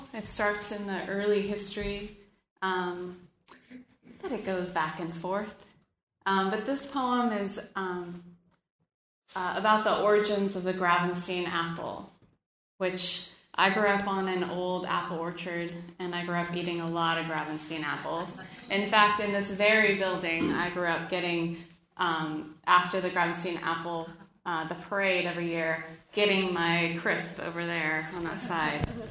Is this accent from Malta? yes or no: no; Sebastopol, California, United States; I grew up in Sebastopol, and from the time I was about, 5, 6 years old, I decided I wanted to write about Sebastopol